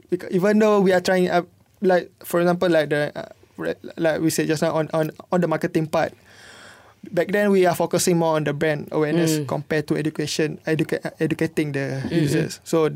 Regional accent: Malaysia

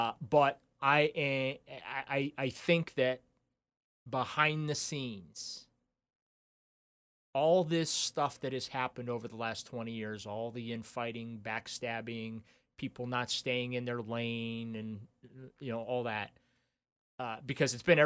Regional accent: New Orleans, Louisiana, United States; born there; I was born in New Orleans, so yeah.

